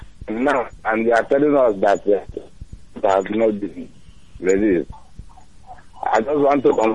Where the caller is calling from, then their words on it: Asaba, Delta, Nigeria; I'm calling from Asaba.